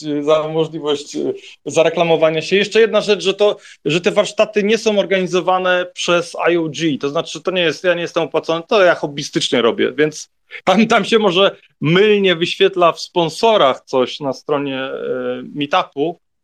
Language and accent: Polish; Berlin, Germany; now in Poland; bo jestem z okolic, powiedzmy, Berlina. Znaczy okay. W Polsce mieszkam, ale na zachodniej ścianie.